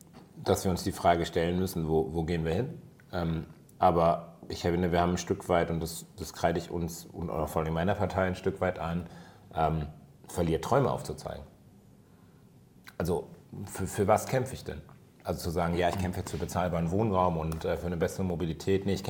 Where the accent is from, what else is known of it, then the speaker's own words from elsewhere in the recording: Düsseldorf, North Rhine-Westphalia, Germany; Ich bin hier groß geworden, ich bin in Oberbilk aufgewachsen so